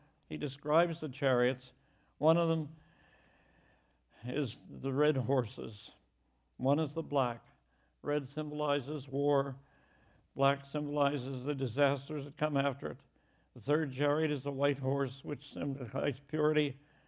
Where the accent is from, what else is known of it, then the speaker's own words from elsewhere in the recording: Pittsburgh, Pennsylvania, United States; I was raised near Pittsburgh. Our farm was outside the city. I was actually born in Pittsburgh, but our little farm was outside the city.